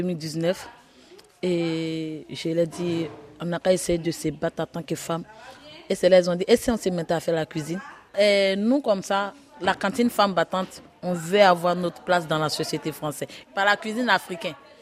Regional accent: Côte d’Ivoire; moved away as an adult; now in France; je viens de la Côte d'Ivoire. Je suis venue en France, ça fait précisément 2 ans.

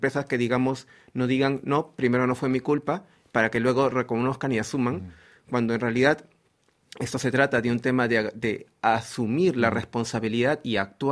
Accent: Peru; Yo vengo de Perú.

